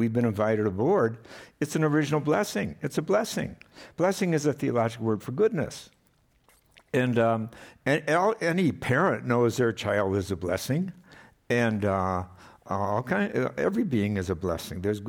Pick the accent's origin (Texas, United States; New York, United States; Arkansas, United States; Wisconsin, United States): Wisconsin, United States; I grew up in Wisconsin, and Wisconsin, first of all, it has a lot of the morphic resonance, a memory of the Native American people on the land there.